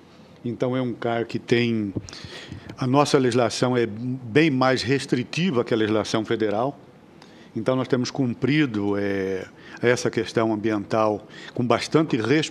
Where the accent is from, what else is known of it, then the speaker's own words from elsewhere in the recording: Brazil; eu nasci no Pantanal e me criei no Pantanal, passei a minha vida toda dentro do Pantanal.